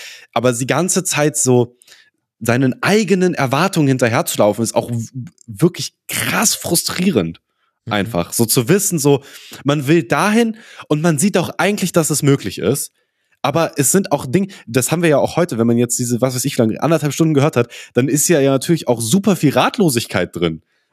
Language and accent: German; Lower Saxony, Germany; ich komme ja hier auch aus Niedersachsen